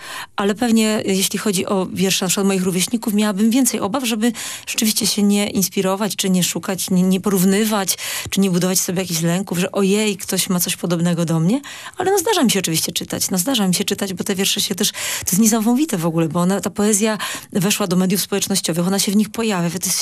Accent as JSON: {"language": "Polish", "town": "Częstochowa", "region": "Silesian Voivodeship", "country": "Poland", "said": "Pochodzę z Częstochowy"}